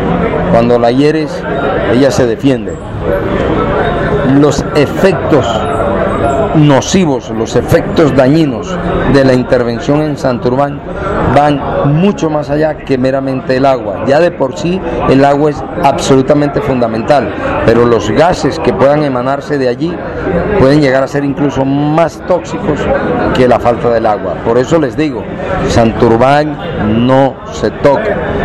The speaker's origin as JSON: {"language": "Spanish", "region": "Santander", "country": "Colombia", "said": "gracias a los santandereanos con los cuales me siento identificado. Lo siento, mi familia, que estoy en mi tierra."}